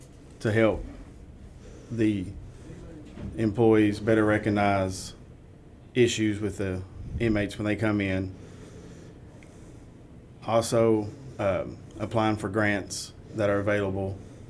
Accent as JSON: {"language": "English", "region": "Kentucky", "country": "United States", "tie": "born or raised there", "said": "I was born and raised here in Caldwell County. I graduated Caldwell County High in 1999."}